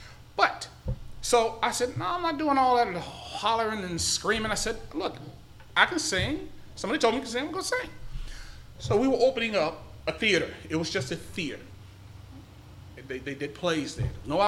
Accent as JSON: {"language": "English", "region": "the South", "country": "United States", "tie": "born or raised there", "said": "Now, you remember, I was raised in the South."}